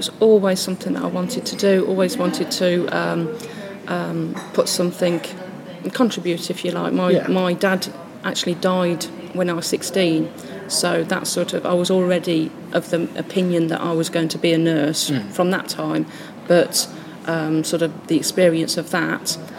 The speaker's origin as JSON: {"language": "English", "town": "Nuneaton", "region": "West Midlands", "country": "United Kingdom", "said": "I'm from Nuneaton originally, from sunny Nunny."}